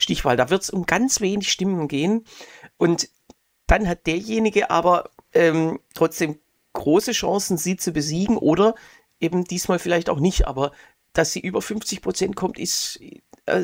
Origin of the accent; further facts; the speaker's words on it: Öhringen, Baden-Württemberg, Germany; Am 4. Juli war ich bei uns in Öhringen